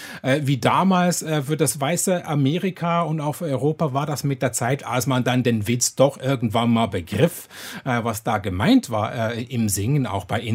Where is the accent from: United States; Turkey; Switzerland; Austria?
Switzerland; Das war in anderen Ländern ein bisschen besser als in Deutschland oder auch der Schweiz, wo ich herkomme.